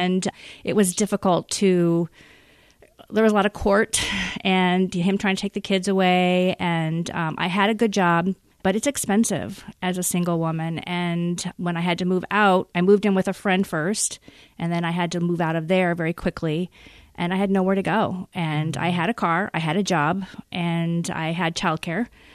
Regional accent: California, United States; also born or lived in Indiana; Well, I lived in Indiana. I'm originally from California, but when I got married, we lived in several different states, and we did end up in Indiana.

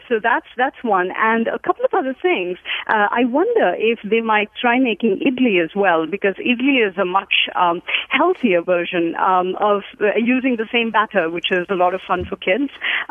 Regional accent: Chennai, Tamil Nadu, India; now in Burlington, United States; So I am originally from Chennai in southern India. I've lived here in Burlington. I work at St. Michael's College. I've lived here for about 17 years

